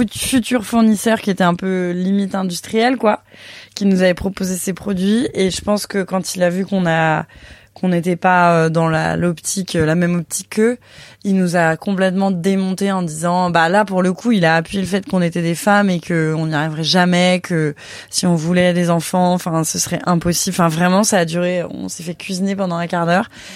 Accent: Lyon, Auvergne-Rhône-Alpes, France; parce que moi je suis lyonnaise à la base

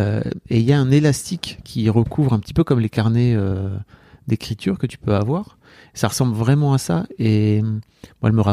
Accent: Hauts-de-France, France; moi je suis un gars, j'ai quelques années de plus qu'elle, j'ai grandi dans le Nord

